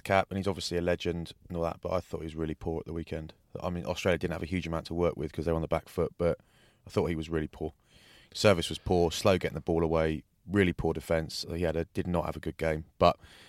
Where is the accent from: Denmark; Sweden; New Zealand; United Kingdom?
United Kingdom; England; even though I'm English.